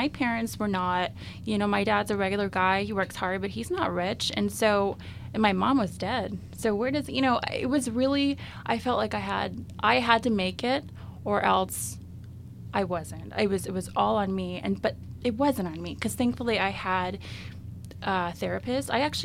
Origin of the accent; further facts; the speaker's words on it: Southern United States, United States; And I grew up in the South, where you don't really talk about that kind of stuff